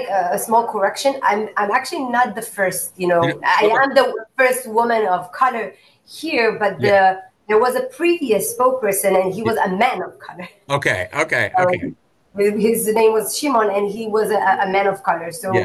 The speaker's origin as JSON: {"language": "English", "country": "Israel", "said": "when I tell people first that I am from Israel, I see like how their faces are like changing"}